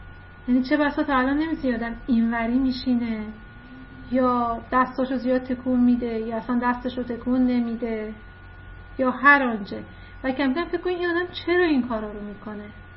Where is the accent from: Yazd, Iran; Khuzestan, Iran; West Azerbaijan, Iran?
Khuzestan, Iran; Ahvaz; من اهواز بزرگ شدم، خودم خوزستانیم، اهواز بزرگ شدم و دانشگاهم رو از لیسانس تا دکترا رفتم تهران، دانشگاه تهران